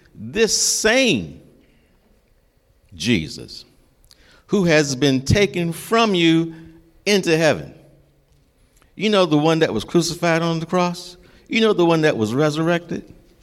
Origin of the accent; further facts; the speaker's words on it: Winton, North Carolina, United States; When I grew up in Winston, North Carolina, population 800 minus one, me